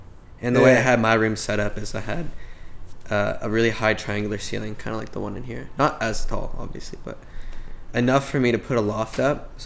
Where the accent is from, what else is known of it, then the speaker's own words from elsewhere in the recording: Los Angeles, California, United States; I grew up in the Valley, like in the Sherman Oaks.